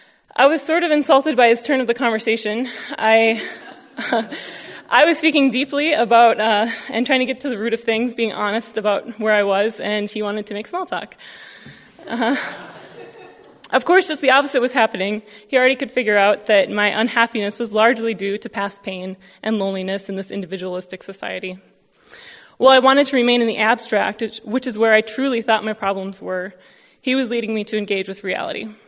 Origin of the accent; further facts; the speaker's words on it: United States; how my understanding of myself as an American has changed since I started attending this multicultural, historically aware church. A little background about myself. I'm white.